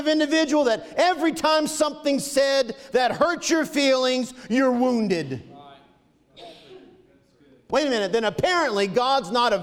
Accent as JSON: {"language": "English", "region": "Florida", "country": "United States", "said": "Because I'm from Florida."}